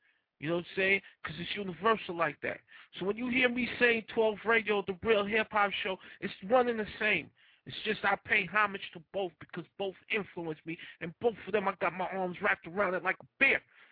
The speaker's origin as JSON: {"language": "English", "region": "Kingston", "country": "Jamaica", "tie": "born or raised there", "also_born_or_lived": "Inland Empire, United States", "said": "I'm from the Inland Empire. I rep the Inland Empire. That's all I do. I only know three spots. Four, actually. Jamaica, where I was born and bred in. Kingston, stand up."}